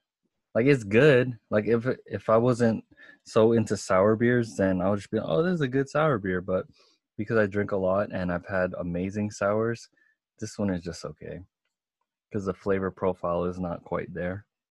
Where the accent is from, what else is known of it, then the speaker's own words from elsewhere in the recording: West Coast, United States; But with me, like, you know, I'm from the West Coast, and I like Shake Shack more than In-N-Out.